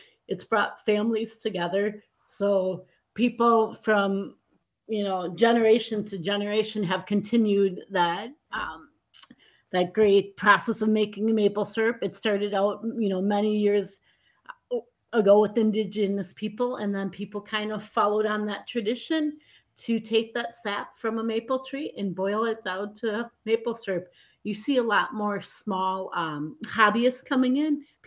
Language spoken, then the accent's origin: English; Green Bay, Wisconsin, United States; I'm from the Green Bay area before we start tapping.